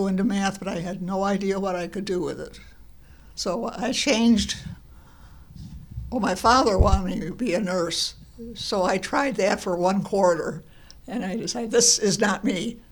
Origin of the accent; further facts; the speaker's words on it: Cleveland, Ohio, United States; West 129th Street. It was south of Lorain. The street ended on our block, and there was a creek in back of the houses across from us.